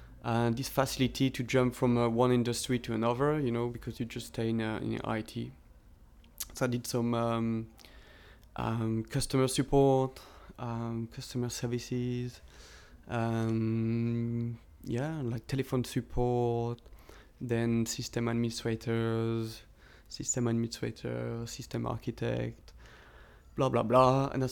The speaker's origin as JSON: {"language": "English", "region": "Brittany", "country": "France", "moved": "as an adult", "lives_now": "London, United Kingdom", "said": "I come from France, from Brittany, and I'm 32."}